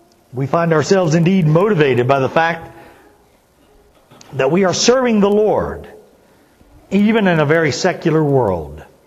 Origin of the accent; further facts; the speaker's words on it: Upper Ohio Valley, United States; I grew up in the Upper Ohio Valley, not far from a place they would have summer camp meetings.